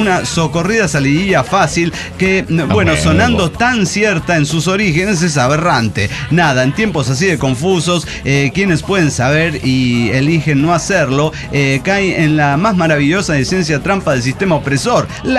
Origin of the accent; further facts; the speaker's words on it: Guadalajara, Jalisco, Mexico; de Guadalajara, Jalisco